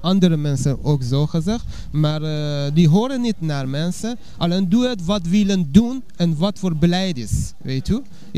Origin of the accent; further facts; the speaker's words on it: Iran; Dutch is a second language; Ja, ik kom uit Iran